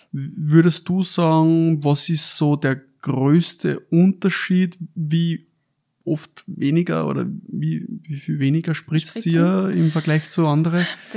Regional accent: Lower Austria, Austria

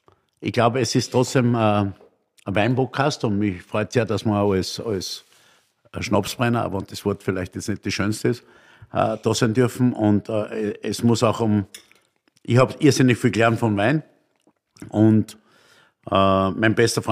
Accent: Upper Austria, Austria; Aber ich bin ein waschechter Oberösterreicher.

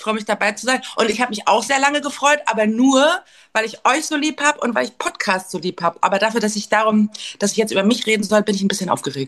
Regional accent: Northern Germany, Germany; also born or lived in Berlin; now in Wandlitz, Germany; Ich wohne jetzt in Wandlitz nach 12 Jahren Kreuzberg. Ich komme aber aus dem Norden ursprünglich und habe mal in Rostock gewohnt, da habe ich studiert. Ich habe aber auch mal in Kiel gewohnt zum Arbeiten. In Hamburg habe ich gewohnt.

